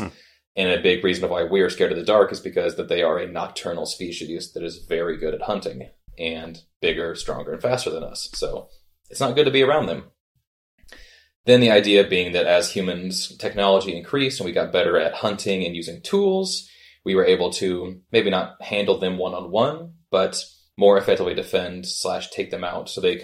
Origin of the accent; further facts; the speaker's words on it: Alabama, United States; The woods this cabin is set in are so very alike to the woods that I grew up around in Alabama, in the southern U.S.